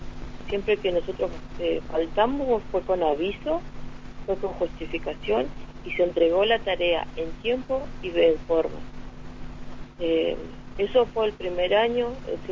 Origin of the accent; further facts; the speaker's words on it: Alto Río Senguer, Chubut, Argentina; now in Sarmiento, Argentina; Soy nacida y criada en Senger, y toda la gente conoce a mi familia, conoce a mi padre, mi madre, conoce nuestra comunidad y toda la historia de mi familia. Al venir acá a Sarmiento